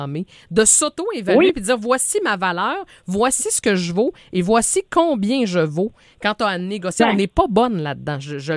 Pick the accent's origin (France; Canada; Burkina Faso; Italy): Canada; Quebec; Il y en a 76 qui ont fermé chez nous en Mauricie dans la dernière année.